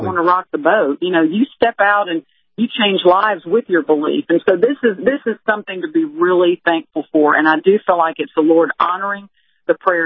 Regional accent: Deep South, United States; Like when I grew up in the Deep South, if you weren't a Christian, you sure didn't tell anybody about it.

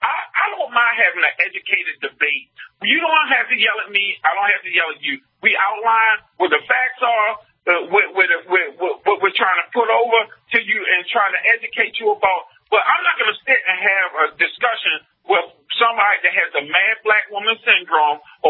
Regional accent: United States; We cannot allow, as a conservative group, as a Republican, as an American, to allow that woman to get in office.

